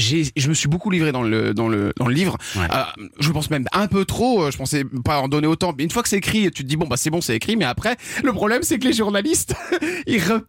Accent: Rennes, Brittany, France; moi je suis un petit breton qui vient de Rennes, une petite ville qui s'appelle Romiers

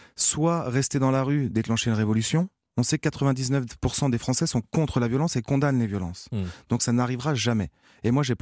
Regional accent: Montargis, Centre-Val de Loire, France; je viens de Montargis, j'ai 29 ans et je suis commercial.

